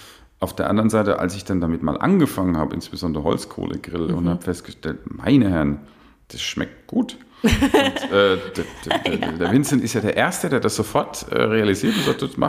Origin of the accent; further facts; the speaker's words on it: Bavaria, Germany; born there; ich bin ja in Bayern geboren